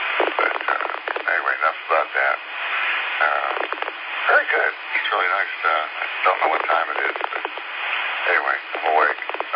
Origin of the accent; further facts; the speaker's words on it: Pennsylvania, United States; moved away as an adult; also born or lived in Florida / Georgia / Washington, D.C.; I grew up in Pennsylvania, but I went to Florida as a senior in college, to finish college, a little town called Boca Raton